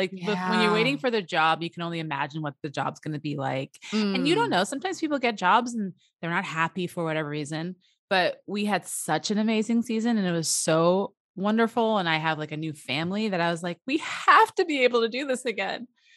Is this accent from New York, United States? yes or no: yes; New York, United States; moved away as an adult; now in Los Angeles, United States; And the funny thing is I was born and raised in New York and didn't move until I moved to Los Angeles at 27. But within New York, we moved around a lot, like different apartments.